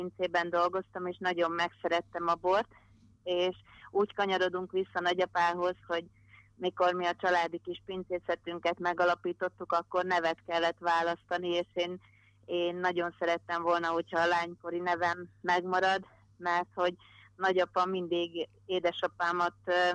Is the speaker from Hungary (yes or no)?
no; Trnava Region, Slovakia; mert mi felvidékről származunk, olyan helyről, ahol nem igazán van szőlő